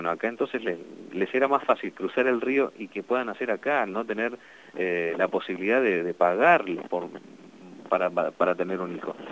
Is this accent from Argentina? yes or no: yes; Buenos Aires, Argentina; now in Formosa, Argentina; yo no soy formoseño, yo llevo más de 20 años acá, ahora ya tengo mis hijos acá, me considero formoseño. Yo soy porteño